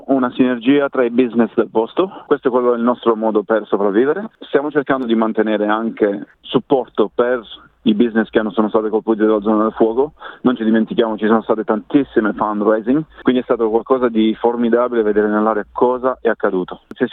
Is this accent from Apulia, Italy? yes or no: yes; Apulia, Italy; accent: Apulian dialect; Noi abbiamo un detto nel nostro dialetto in Puglia